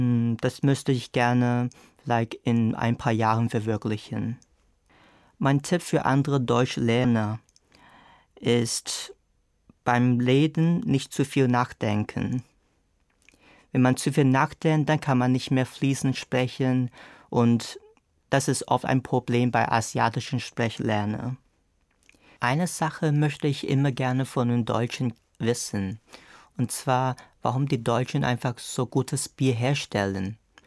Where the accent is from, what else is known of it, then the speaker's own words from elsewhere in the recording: Hong Kong; first language Cantonese; German is a second language; Ich komme aus Hongkong. Ich bin 1987 geboren.